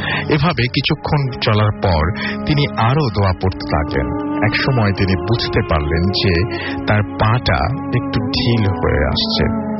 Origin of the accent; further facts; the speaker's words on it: Golfa, Rajshahi Division, Bangladesh; আমার বাড়ি নাটোর জেলার বড়াই গ্রাম থানায়, গ্রামের নাম গলফা।